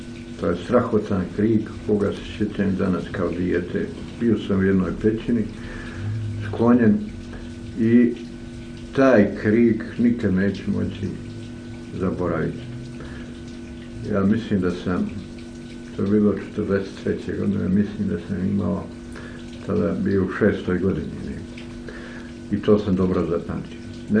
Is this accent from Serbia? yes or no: no; Plužine Municipality, Montenegro; ovaj potop u pivi je bio, ne samo zato što je meni sve potopljeno, je moj zavičaj potopljen gdje sam rastao kao dijete